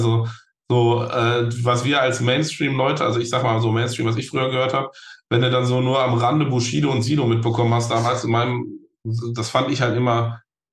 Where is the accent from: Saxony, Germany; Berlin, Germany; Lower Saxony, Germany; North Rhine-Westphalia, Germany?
North Rhine-Westphalia, Germany; Ich komme ja aus der Ecke, aus dem Ruhrgebiet